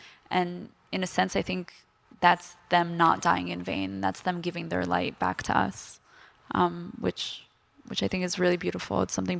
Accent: New York, United States; I'm so lucky that I'm from New York. I'm so lucky that I'm from a place where I can feel that safety and I can feel proud.

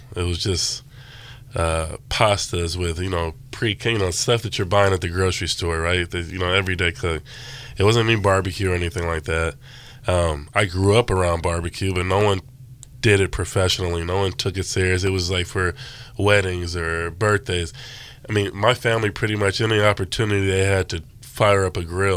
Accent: Fresno, California, United States; No, but yeah, you know, grew up in the Central Valley, so my family, you know, so three of my grandparents are from Ok

